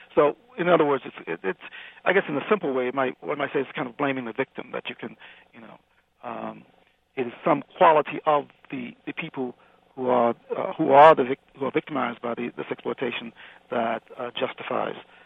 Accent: the South, United States; born there; I was born in the South

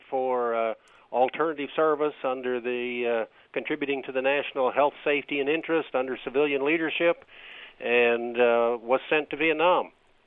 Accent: Indiana, United States; In west of Fort Wayne, Indiana, about 30 miles west of Fort Wayne out in the country.

